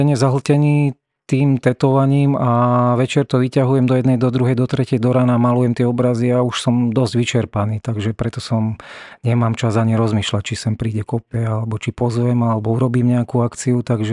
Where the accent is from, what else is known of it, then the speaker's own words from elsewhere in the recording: Obice, Nitra Region, Slovakia; toto je moja rodná dedinka, ja som im ukázal aj videa, Obice, Jedlové Kostolany a tie lesy a to všetko